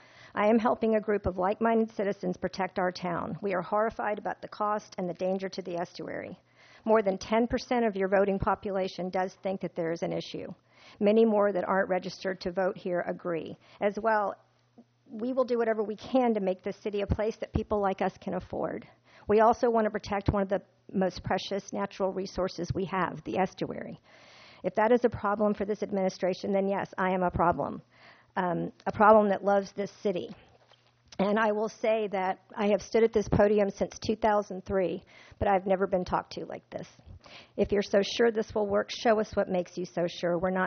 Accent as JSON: {"language": "English", "country": "United States", "said": "As an American, I have the right to make my voice heard."}